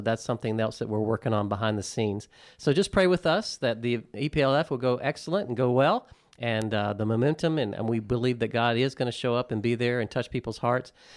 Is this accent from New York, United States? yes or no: no; Georgia, United States; And all of a sudden, my hometown is on the front page of the Oregonian, CNN News.